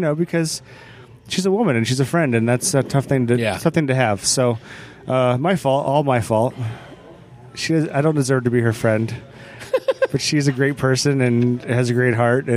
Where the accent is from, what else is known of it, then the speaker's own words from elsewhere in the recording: Phoenix, Arizona, United States; Yeah, I grew up in North Phoenix, just outside of Scottsdale. Went to high school at Horizon High School.